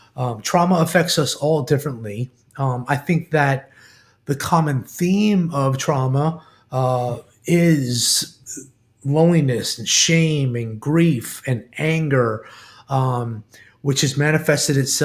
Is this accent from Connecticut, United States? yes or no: no; New York City, New York, United States; I was not part of the 9/11 tragedy as far as being in New York, but I am from New York City.